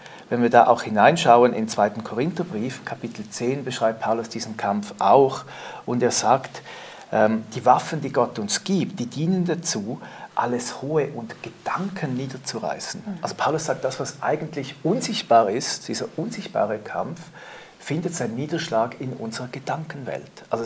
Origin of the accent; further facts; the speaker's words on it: Switzerland; Ich war früher in der CVJM-Jungschar bei uns in der Schweiz